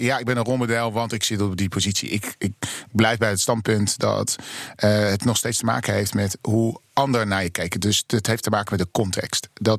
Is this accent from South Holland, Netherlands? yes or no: yes; Rotterdam, South Holland, Netherlands; Ik ben geboren getogen Rotterdammer. Ik ben opgegroeid in Hoek van Holland. Van vijfde tot mijn twaalfde jaar. Dus lees, wij waren een van de eerste zwarte families die in Hoek van Holland kwam wonen.